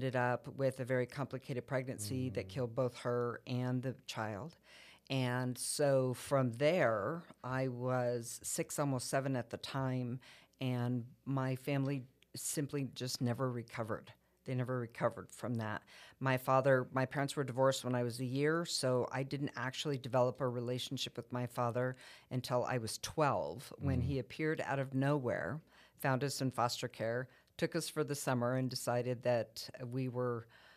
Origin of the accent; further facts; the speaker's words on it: Roswell, New Mexico, United States; I'm originally from Roswell, New Mexico, which is a very conservative community.